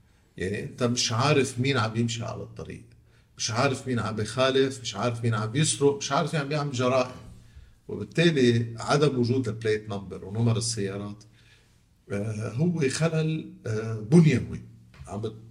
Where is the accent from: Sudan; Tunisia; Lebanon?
Lebanon; ومشان هيك عندنا بلبنان نسبة مرتفعة جدا من الناس